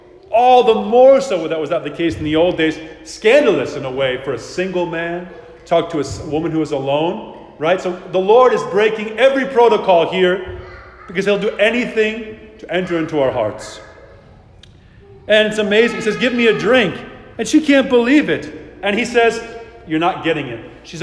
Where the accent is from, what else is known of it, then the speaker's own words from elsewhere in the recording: New York, United States; I grew up in New York. There's some communities like this. Orthodox Jew communities.